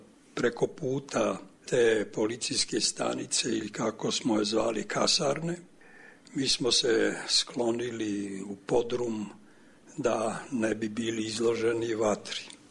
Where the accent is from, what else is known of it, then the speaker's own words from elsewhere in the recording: Federation of Bosnia and Herzegovina, Bosnia & Herzegovina; born there; Ja sam rođen u Bosanskoj Krajini, u jednom selu između Sanskog mosta i Bosanske Krupe, daleke 1938. godine. Dakle, to se zove Podgrmeč